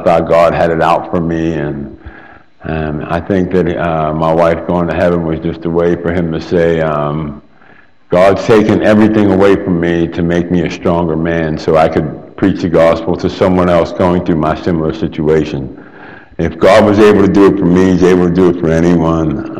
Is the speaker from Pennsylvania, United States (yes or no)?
yes; Pittsburgh, Pennsylvania, United States; I'm from Pittsburgh, Pennsylvania.